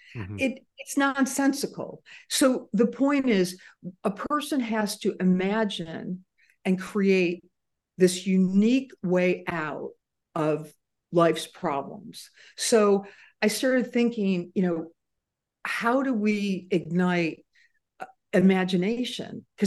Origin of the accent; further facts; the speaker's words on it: Cleveland, Ohio, United States; I'm from Cleveland and came from a really proud serving family of service men and women.